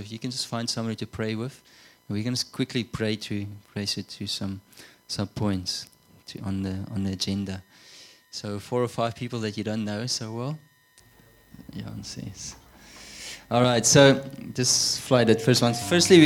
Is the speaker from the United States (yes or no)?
no; Namibia; My home country, Namibia, also got churches